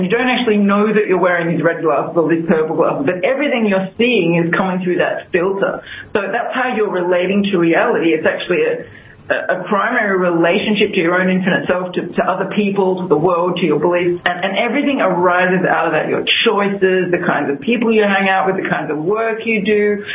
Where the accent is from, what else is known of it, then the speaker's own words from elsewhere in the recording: Australia; I'm from Australia.